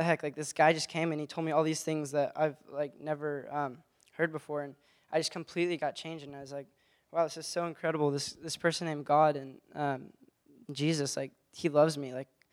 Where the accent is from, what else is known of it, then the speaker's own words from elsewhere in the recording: Laguna Beach, California, United States; I've lived in Laguna Beach my whole life. I was born on June 3rd, 99, and lived my whole life here in Laguna.